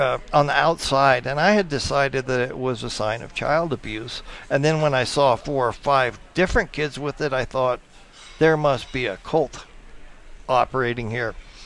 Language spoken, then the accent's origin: English; Albuquerque, New Mexico, United States; Yes, I'm born and raised in Albuquerque.